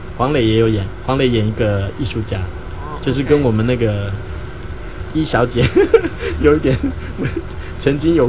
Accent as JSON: {"language": "Chinese", "country": "Taiwan"}